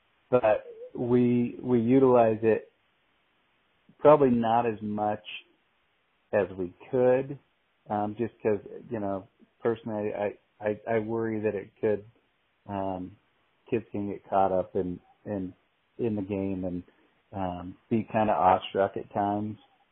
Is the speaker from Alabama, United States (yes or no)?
yes; Enterprise, Alabama, United States; I grew up in Enterprise, right.